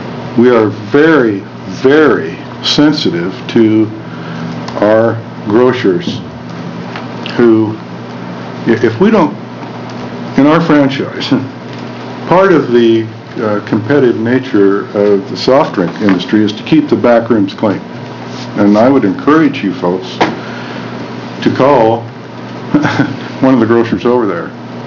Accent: La Grande, Oregon, United States; we're from LeGrand, PepsiCo Bull in Eastern Oregon.

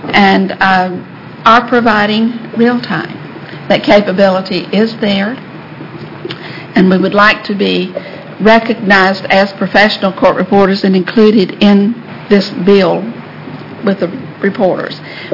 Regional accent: South Carolina, United States; from South Carolina.

